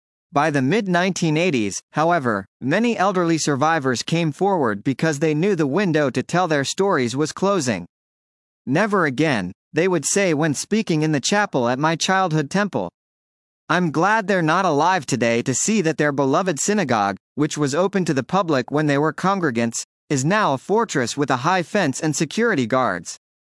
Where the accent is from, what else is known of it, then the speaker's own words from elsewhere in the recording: Miami Beach, Florida, United States; I grew up in Miami Beach, Florida, in the 1970s and 1980s. At the time, the city had a large and vibrant Jewish community, but it wasn't immune to antisemitism.